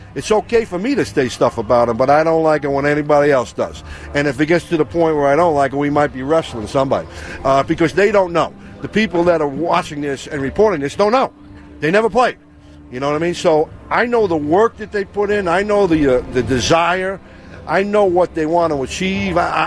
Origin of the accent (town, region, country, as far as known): New York City, New York, United States; born or raised there